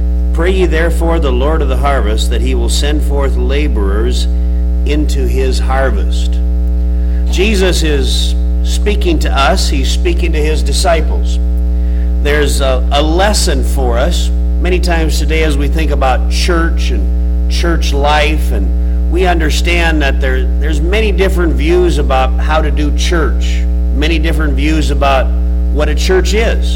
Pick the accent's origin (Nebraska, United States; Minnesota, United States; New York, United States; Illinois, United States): Nebraska, United States; You know, I'm from Nebraska. I'm from the north. We're down here in the south.